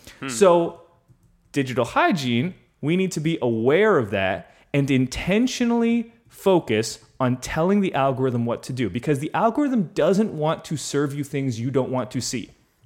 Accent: Canada; I'm a Canadian

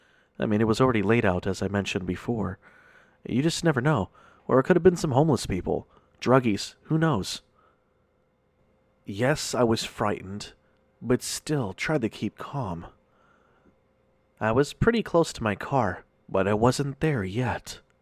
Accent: California, United States; now in Tennessee, United States; And yes, I'm a California transplant. I'm not originally from Tennessee.

